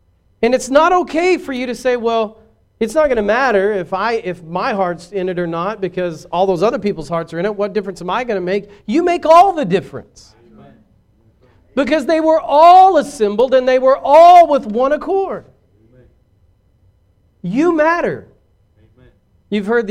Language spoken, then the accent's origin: English; the South, United States; we have common values because we're from the South and just the way we are as people.